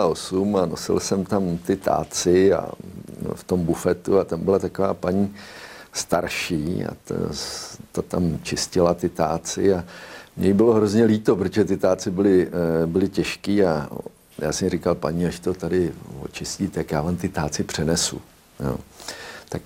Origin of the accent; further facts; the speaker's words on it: Plzeň, Plzeň Region, Czechia; born there; Já jsem se narodil v Plzni.